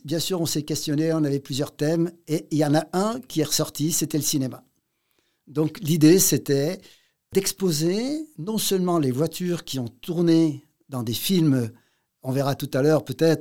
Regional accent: Grenoble, Auvergne-Rhône-Alpes, France; born there; mon prénom témoigne de mes origines, même si je suis né à Grenoble.

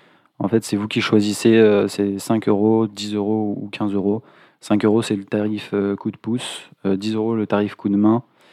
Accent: Saint-Laurent-du-Pont, Auvergne-Rhône-Alpes, France; Moi, ça me tenait quand même à cœur de faire un festival à Saint-Laurent-du-Pont, là où j'ai grandi.

